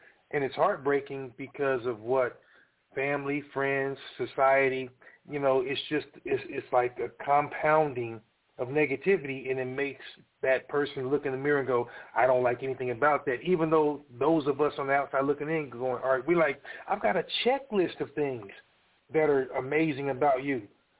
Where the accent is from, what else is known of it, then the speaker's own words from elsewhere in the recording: Kansas City, United States; Because let's face facts, we're all from Kansas City. Like, we're family.